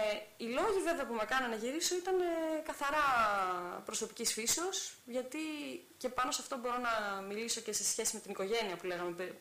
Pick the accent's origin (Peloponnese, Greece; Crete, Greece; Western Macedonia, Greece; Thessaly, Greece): Thessaly, Greece; Larissa; είμαι από τη Λάρισα